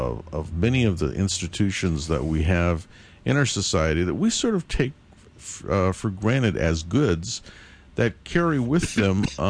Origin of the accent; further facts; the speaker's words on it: California, United States; now in North Carolina, United States; I've been in the Triangle area for the last 12 years, and one of the things, of course, I'm from California